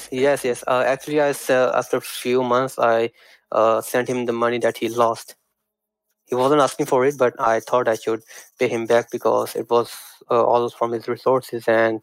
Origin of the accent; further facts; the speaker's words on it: Punjab, India; Like, I come from the Punjab in India.